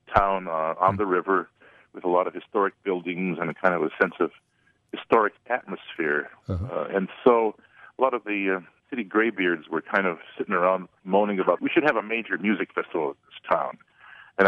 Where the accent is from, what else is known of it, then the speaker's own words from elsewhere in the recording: Michigan, United States; moved away as an adult; Yeah, I'm up in the Copper Country up in the UP, played the band up there in high school, and then went to Michigan